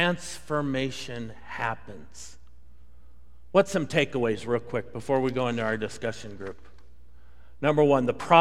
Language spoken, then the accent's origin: English; Denver, Colorado, United States; Years ago, I remember driving from Colorado, where I grew up in the Denver area, back to California, where my family was.